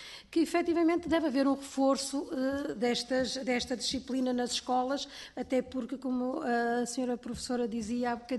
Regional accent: Norte, Portugal; no Norte, eu venho do Norte

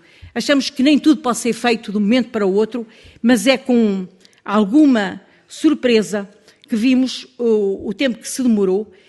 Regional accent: Centro, Portugal; eu sou do centro de Portugal

